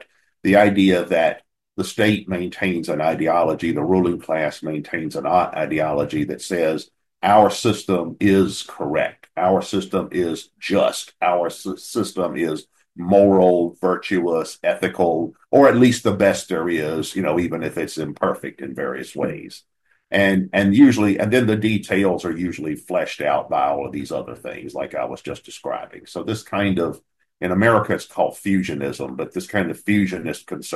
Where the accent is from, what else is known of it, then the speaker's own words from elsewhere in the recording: United States; because I know the United States better than England, but because I am American